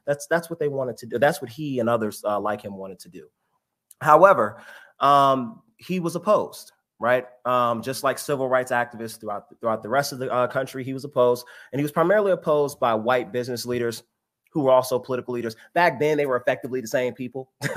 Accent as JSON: {"language": "English", "town": "Richmond", "region": "Virginia", "country": "United States", "tie": "born or raised there", "said": "I began to research the history of Richmond, one, because it's my hometown and it's something that I wanted to know more about."}